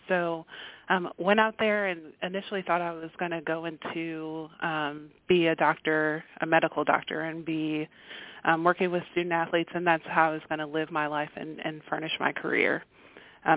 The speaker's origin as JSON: {"language": "English", "region": "Ohio", "country": "United States", "tie": "born or raised there", "said": "so I grew up in Ohio and went to college out in the state of Iowa"}